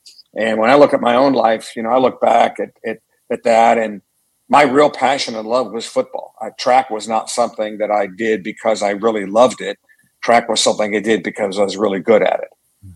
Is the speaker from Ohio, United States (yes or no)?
yes; Columbus, Ohio, United States; Yeah, I grew up in Columbus, Ohio, and was passionate about football in particular.